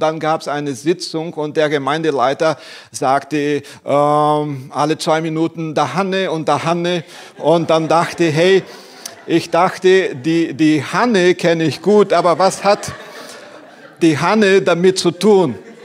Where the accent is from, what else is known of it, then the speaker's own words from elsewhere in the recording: South Region, Brazil; moved away as an adult; now in Bietigheim-Bissingen, Germany; Also wir kommen aus dem Süden Brasilien. Dort war ich Pastor einer Baptistengemeinde. Und 2018 sind wir als Familie nach Bietigheim-Bissingen gekommen.